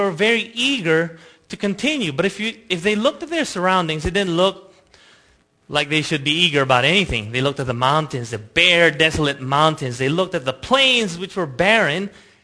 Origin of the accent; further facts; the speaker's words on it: Pasadena, California, United States; Because I grew up in Pasadena. I never knew what that meant.